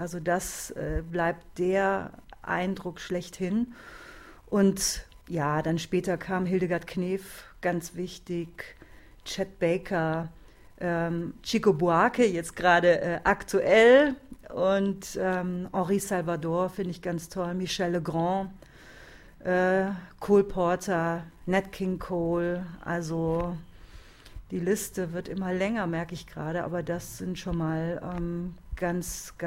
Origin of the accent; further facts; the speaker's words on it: Cologne, North Rhine-Westphalia, Germany; born there; Und ich bin ja in Köln geboren